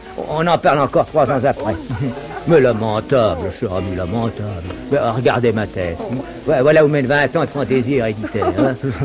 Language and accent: French; France; je suis français.